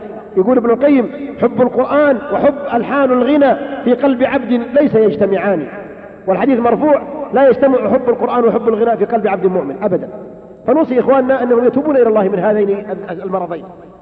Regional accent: Abha, Asir, Saudi Arabia; هيا في ندوة عندنا في أبها

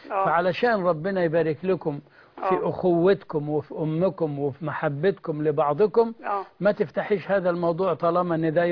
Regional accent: Egypt; وإحنا عندنا في مصر بنبقى حريصين جدا إن إحنا ما نزعلش الأم

